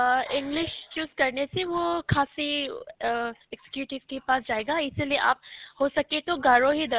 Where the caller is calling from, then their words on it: Shillong, Meghalaya, India; हम शिलोंग से, वीएसके से।